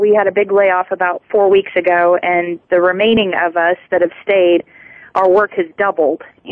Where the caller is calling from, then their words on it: Kansas City, Missouri, United States; I'm calling in from Kansas City